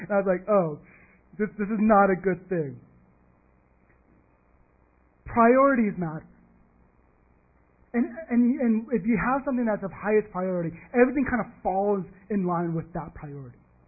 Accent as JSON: {"language": "English", "region": "Texas", "country": "United States", "tie": "born or raised there", "said": "Some of you might know, most of you here know, that I grew up in Texas."}